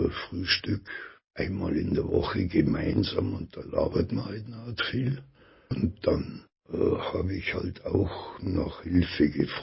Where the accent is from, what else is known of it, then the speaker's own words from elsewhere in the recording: Munich, Bavaria, Germany; now in Lübeck, Germany; Lübeck war mir zu klein, also ich habe größer gedacht, ich komme aus München, aber ich habe da weg müssen.